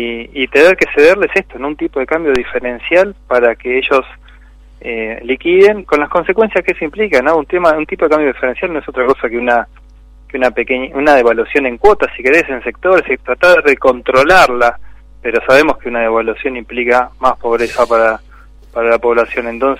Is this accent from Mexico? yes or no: no; Argentina; Lo que tengo que tener claro como argentinos